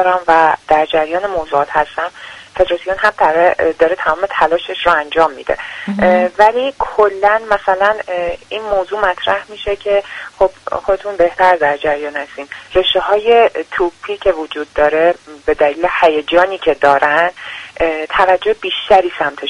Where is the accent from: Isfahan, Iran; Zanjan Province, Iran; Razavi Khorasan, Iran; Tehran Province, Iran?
Zanjan Province, Iran; من اصالتا خودم هم زنجانی هستم